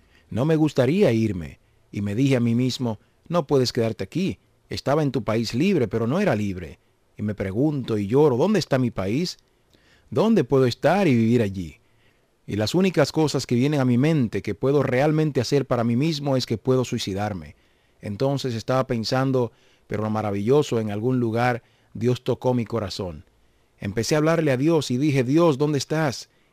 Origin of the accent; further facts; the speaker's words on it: Iran; Spanish is a second language; now in Australia; decidí decir adiós a mi familia, amigos y salir de Irán y fui a Australia y empecé a vivir allá.